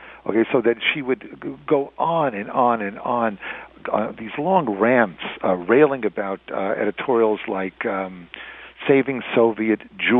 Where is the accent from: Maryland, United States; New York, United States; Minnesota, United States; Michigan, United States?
New York, United States; I grew up on Long Island. My dad always had his place in New York. I was familiar with the city.